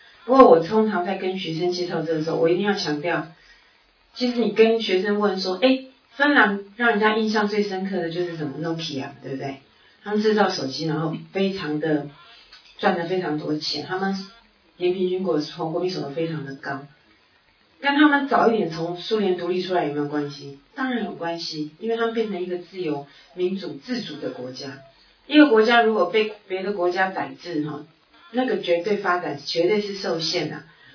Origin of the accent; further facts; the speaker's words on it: Taiwan; 因为我们台湾人当然一定要知道